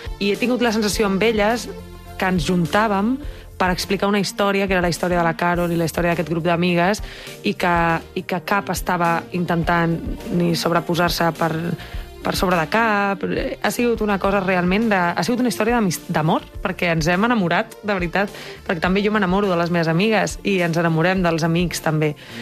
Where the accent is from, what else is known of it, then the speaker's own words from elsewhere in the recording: Barcelona, Catalonia, Spain; also born or lived in Mallorca / Madrid; jo vaig néixer a Mallorca, però m'he criat a Barcelona, he viscut molts anys a Madrid